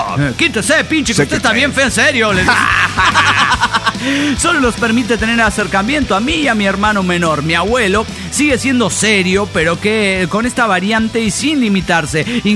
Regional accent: Turmero, Aragua, Venezuela; de Turmero, Venezuela, chingándose una arepa

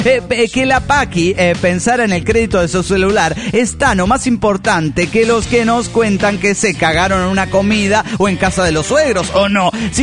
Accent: Medellín, Antioquia, Colombia; de Medellín, Colombia.

